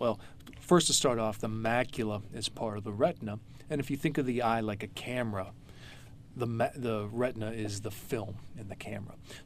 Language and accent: English; Pittsburgh, Pennsylvania, United States; Sure. Well, I'm originally from Pittsburgh. So I did all my training in Pittsburgh except for my retina training, and that was in Memphis.